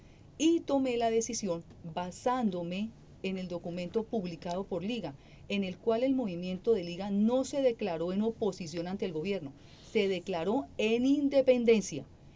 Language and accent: Spanish; Santander, Colombia; soy mujer santandereana. Y como santandereana, siempre he dicho que el miedo hay que asustarlo.